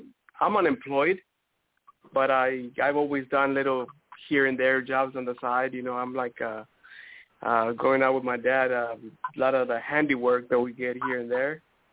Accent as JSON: {"language": "English", "region": "California", "country": "United States", "tie": "born or raised there", "lives_now": "Texas, United States", "said": "we grew up in California and then, we moved to Texas like 10 years ago"}